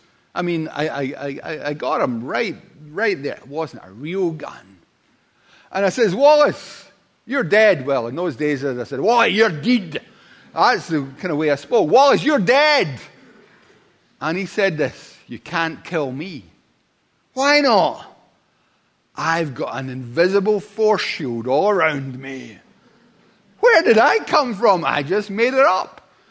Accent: Paisley, Scotland, United Kingdom; we used to play in the council estate that I grew up in Paisley.

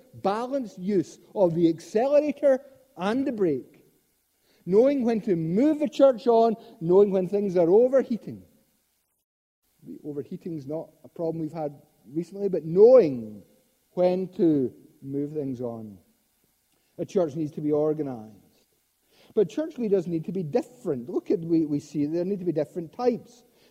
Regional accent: Scotland, United Kingdom; It's not just because we're Scottish.

